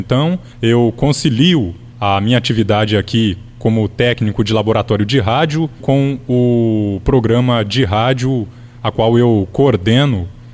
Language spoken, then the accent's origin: Portuguese; Presidente Prudente, São Paulo, Brazil; born there; sou nascido em Presidente Prudente e tenho quase 21 anos de rádio.